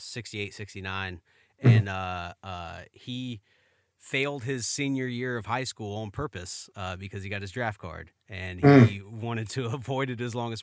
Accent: the South, United States; I born and raised in the South.

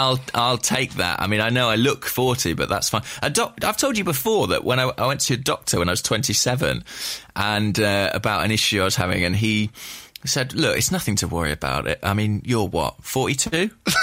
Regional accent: Borehamwood, East of England, United Kingdom; I'm from Boreham Wood, and he's not wrong.

